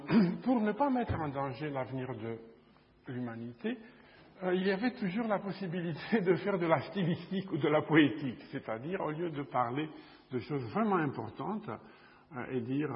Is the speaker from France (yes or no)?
no; Bucharest, Romania; now in Chicago, United States; je suis né à Bucarest, en Roumanie, il y a longtemps. Et je vis aux États-Unis, j'enseigne à l'université de Chicago.